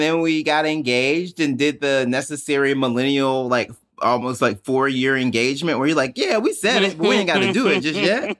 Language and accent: English; Mississippi, United States; since I grew up in Mississippi, like my Blackness was always like, okay, that's like, it's Mississippi is the blackest state.